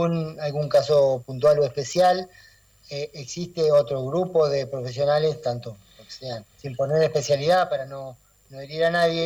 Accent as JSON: {"language": "Spanish", "town": "Ramírez", "region": "Entre Ríos", "country": "Argentina", "said": "en las localidades pequeñas del interior, donde por ahí nos conocemos todos, yo soy de Ramírez"}